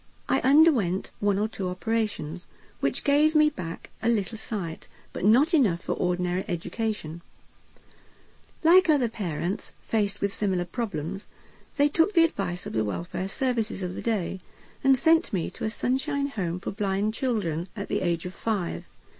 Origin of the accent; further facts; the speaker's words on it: Luton, East of England, United Kingdom; born there; I was born in Luton during the 30s.